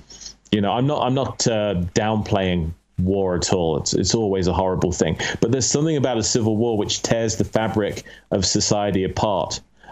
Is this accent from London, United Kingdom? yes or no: no; Syston, East Midlands, United Kingdom; I grew up in Leicester, a small town called Syston, actually